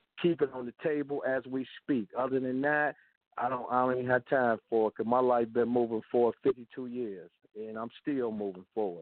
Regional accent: Detroit, Michigan, United States; So me and we come from Detroit together

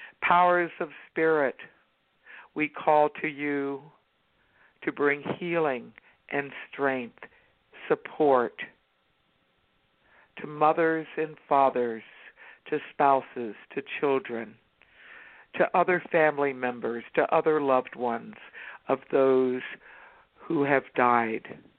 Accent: Virginia, United States; I grew up in Northern Virginia, and one of the most powerful things about Memorial Day from my youth

